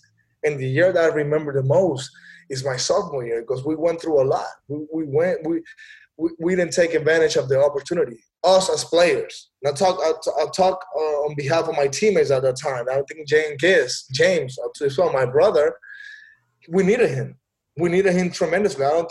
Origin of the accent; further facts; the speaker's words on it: Caracas, Capital District, Venezuela; English is a second language; now in United States; I'm a kid from Caracas, grew up in tough neighborhoods back home.